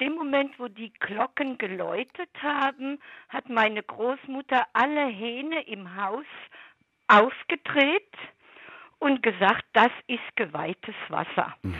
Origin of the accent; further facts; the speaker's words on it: southern France, France; Ich komme aus Südfrankreich.